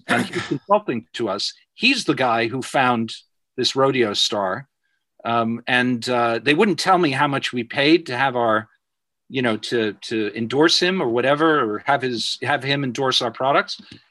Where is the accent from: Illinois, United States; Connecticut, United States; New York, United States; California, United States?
New York, United States; for an East Coast nerdy Jewish boy from New York, I'm still American by birth